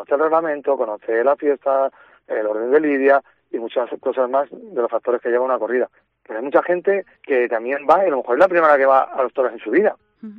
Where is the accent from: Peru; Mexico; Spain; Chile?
Spain; Castile; soy castellano y eso no lo puedo cambiar, con esos genes he venido y somos un poco a lo mejor secos o rudos